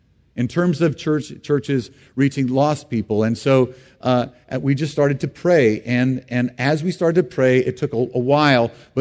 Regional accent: United States; And I stand here as an American saying

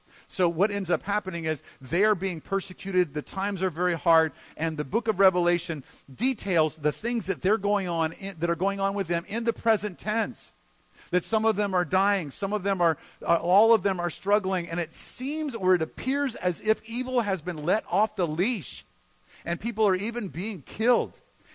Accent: Denver, Colorado, United States; I'm from Denver. When I was in high school and junior high, so I'd say I probably hail from there.

